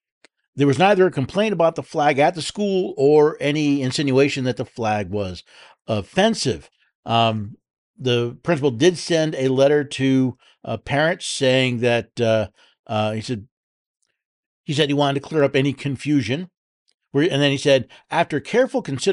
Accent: New York City, New York, United States; born there; By the way, I was born in New York City. I remember as a small child going to a firehouse

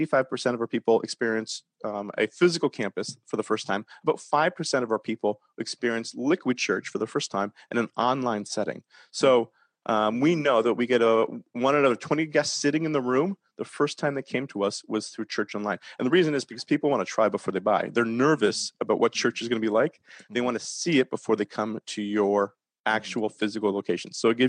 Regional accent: Canada; now in United States; especially in Canada as well, being a Canadian.

